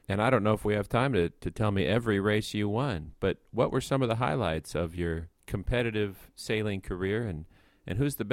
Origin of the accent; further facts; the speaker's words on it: Los Banos, California, United States; I'm from Las Banas, so that would be right on my way to my hometown.